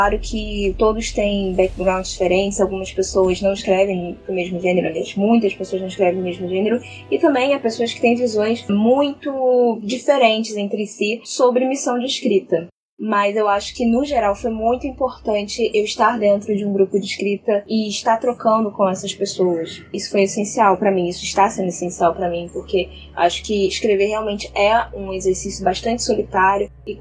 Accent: Rio de Janeiro, Brazil; sou do Rio de Janeiro.

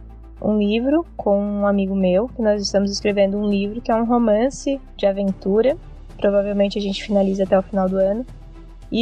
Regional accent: Alfredo Wagner, Santa Catarina, Brazil; sou de Alfredo Wagner, Santa Catarina.

